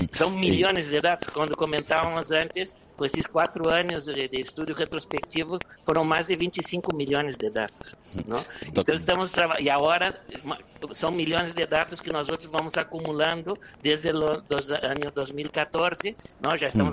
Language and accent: Spanish; Brazil; Spanish is a second language; yo soy brasileño, también, tampoco pronuncio tan bien.